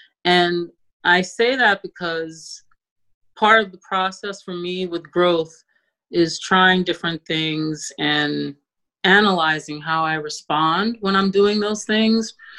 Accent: Bronx, New York, United States; because I grew up in the Bronx. I went to community school 211, which is right across the highway down by Persona Park. And it's a bilingual school. And so coming back to the Bronx meant a lot to me.

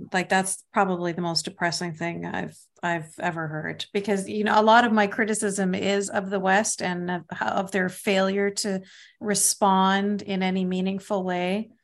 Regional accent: Canada; I'm Canadian, but it works for me.

